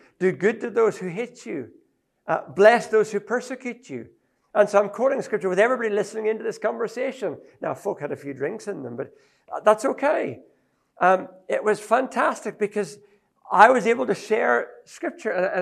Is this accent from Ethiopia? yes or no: yes; Ethiopia; I grew up in Ethiopia. I love sometimes saying something in Ethiopian as well